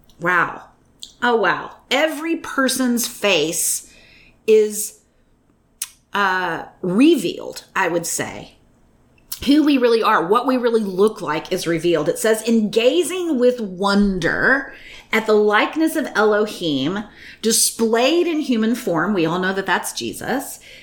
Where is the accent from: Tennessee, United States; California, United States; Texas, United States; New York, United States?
Texas, United States; Arlington; I grew up in Texas. I grew up in Arlington, which is a suburb of Dallas, right?